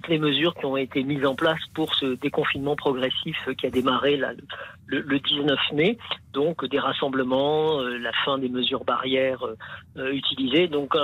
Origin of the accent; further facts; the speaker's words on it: Lille, Hauts-de-France, France; en tant que Lillois, je ne peux être que ravi de cette première place en championnat.